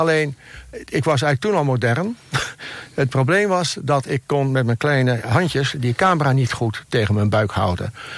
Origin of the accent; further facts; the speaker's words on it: Goeree-Overflakkee, South Holland, Netherlands; moved away as an adult; Ik ben op Goeree-Overflakkee geboren. En daar heb ik tot 1954 gewoond. Dus een jaar na de watersnoodramp.